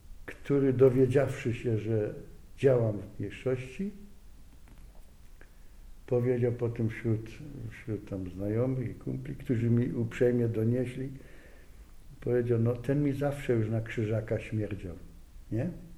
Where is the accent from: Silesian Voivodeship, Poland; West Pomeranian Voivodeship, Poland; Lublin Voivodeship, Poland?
Silesian Voivodeship, Poland; Eichendorf-Mühl; W Łubowicach jest nasz kościół, bo w mojej wiosce Eichendorf-Mühl nie ma kościoła